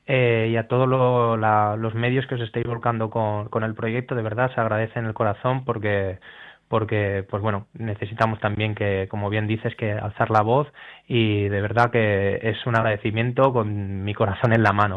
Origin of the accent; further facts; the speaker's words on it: Madrid, Community of Madrid, Spain; aunque yo he nacido en Madrid, siempre me he sentido mitad madrileño, mitad palestino.